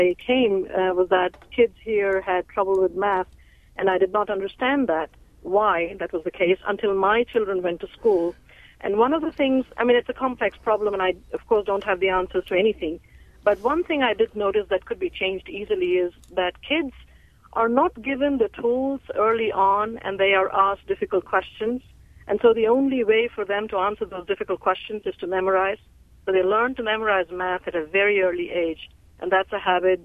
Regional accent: India; now in United States; I came to this country from India about 27 years ago.

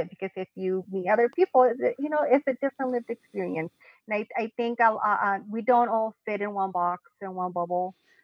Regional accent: northern Mexico, Mexico; I'm from Mexico, but even like, you know, from the north part of Mexico

